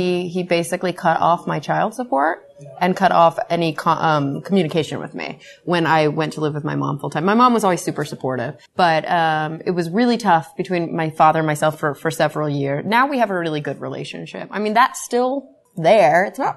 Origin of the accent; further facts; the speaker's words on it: Texas, United States; And when you grow up in the Bible Belt, like I grew up in Texas, I didn't know any other atheists.